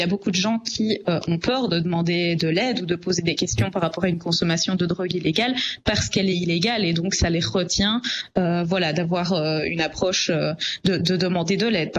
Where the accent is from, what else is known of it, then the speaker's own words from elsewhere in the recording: Belgium; la drogue qui reste la plus consommée chez nous en Belgique